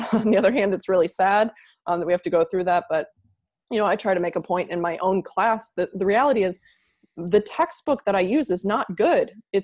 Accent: Iowa, United States; I grew up in Iowa, so I'm actually a very odd choice to become a general manager of a pro soccer team coming from Iowa.

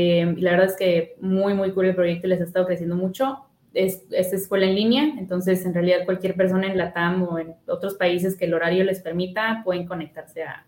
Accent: Monterrey, Nuevo León, Mexico; Soy de Monterrey, México, de acá del norte, de la ciudad del clima loco. Ahorita ya estamos como a 18 grados, algo así, y ayer estábamos a más de 30. Pero eso ya es nuestro día a día.

